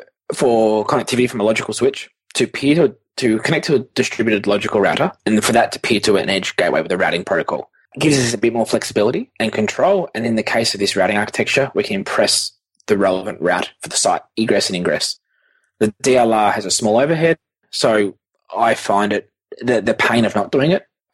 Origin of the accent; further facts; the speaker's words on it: Australia; So as an Aussie, I say local ID, but a locale ID